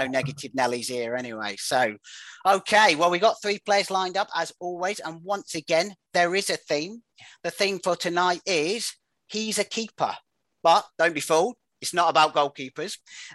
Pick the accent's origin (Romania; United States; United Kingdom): United Kingdom; Yeovil, South West England; born there; I was born in Yeovil in February 1996 and played locally for